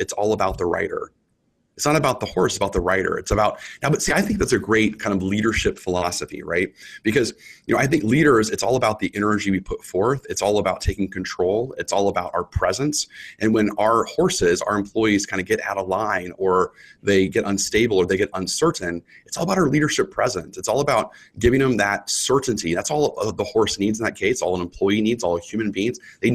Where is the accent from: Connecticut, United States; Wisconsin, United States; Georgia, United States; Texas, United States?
Texas, United States; I grew up in Texas, and of course grew up riding horses, and so I wanted to teach my two kids how to ride a horse.